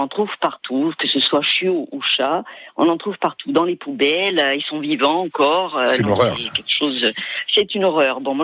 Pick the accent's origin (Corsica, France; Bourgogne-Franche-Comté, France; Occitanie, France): Corsica, France; Chez nous en Corse, il y en a partout.